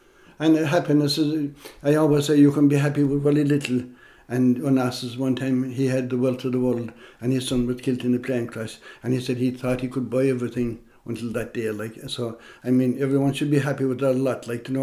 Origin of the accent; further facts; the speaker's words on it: Glenolive, Munster, Ireland; born there; I was born in Glenolive, and I have one sister